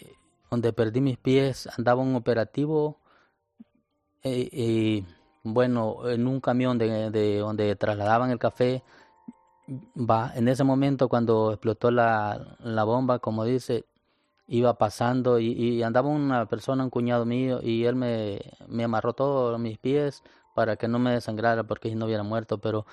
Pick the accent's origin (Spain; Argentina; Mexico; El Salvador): El Salvador; Arcatao, Chalatenango; Yo viví en un pueblo muy pobre, Arcatao, cuando comenzó la guerra, en el 80. De ahí, del 80, salimos por la zona de Honduras a otro país para regresar nuevamente a El Salvador. Éramos muy pobres.